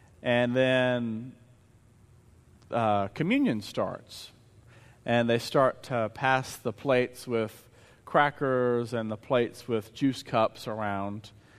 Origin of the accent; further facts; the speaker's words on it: Searcy, Arkansas, United States; I grew up in Searcy, and my home church is First Methodist in Searcy.